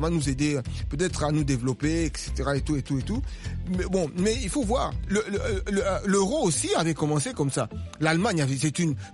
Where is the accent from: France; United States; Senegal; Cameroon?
United States; je suis américain, mais d'origine congolaise.